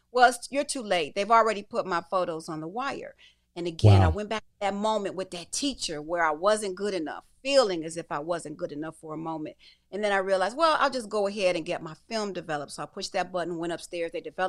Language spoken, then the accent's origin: English; Detroit, Michigan, United States; I know a lot of boxers because I come from Detroit